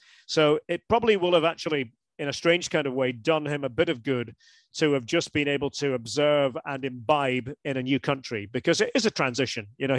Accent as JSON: {"language": "English", "region": "Scotland", "country": "United Kingdom", "said": "as a Scot"}